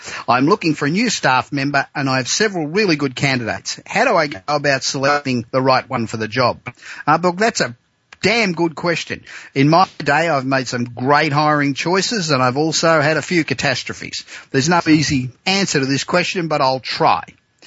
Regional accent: Los Angeles, California, United States; I look forward to broadcasting again this time next week from my hometown of Los Angeles.

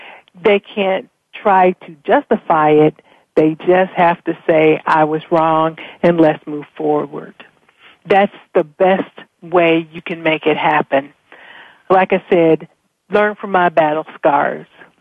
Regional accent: Kentucky, United States; I am originally from Kentucky.

